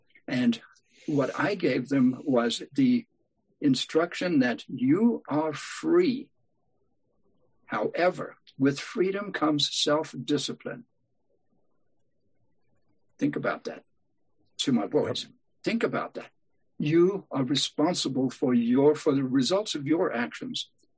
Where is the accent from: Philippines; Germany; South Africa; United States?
South Africa; also born or lived in England; I grew up in Africa. Okay, at the age of 3, I was transplanted from England, where I was born, to South Africa, and grew up in the midst of a culture, specifically the Zulu people